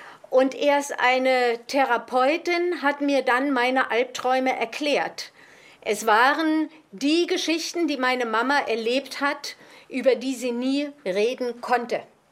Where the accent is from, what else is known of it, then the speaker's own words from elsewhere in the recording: East Berlin, Berlin, Germany; ich komme aus Ost-Berlin.